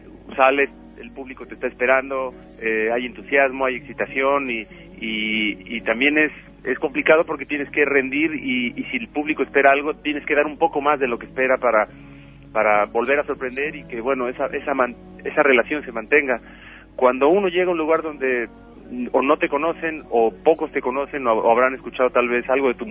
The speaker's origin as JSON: {"language": "Spanish", "region": "Mexico City", "country": "Mexico", "said": "nosotros siendo chilangos"}